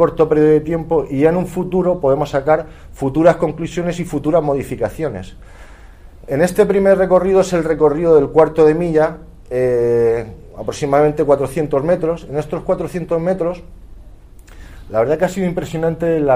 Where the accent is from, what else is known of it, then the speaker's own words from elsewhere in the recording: Melilla, Spain; born there; also born or lived in Cartagena; melillense de nacimiento, pero cartagenero de adopción